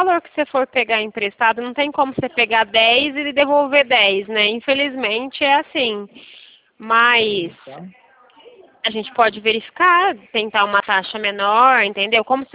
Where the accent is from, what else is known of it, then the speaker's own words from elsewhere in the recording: Toledo, Paraná, Brazil; moved away; Eu vim do Paraná, né? Mas já faz alguns anos que eu moro aqui no estado de São Paulo.